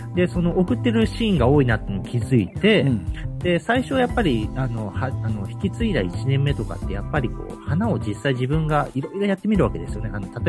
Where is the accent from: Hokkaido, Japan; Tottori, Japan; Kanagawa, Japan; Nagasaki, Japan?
Tottori, Japan; 鳥取県が私の実家なんですけども、うん、そちらの方に私は U ターンしまして、実家の花屋を継いで3代目をしております。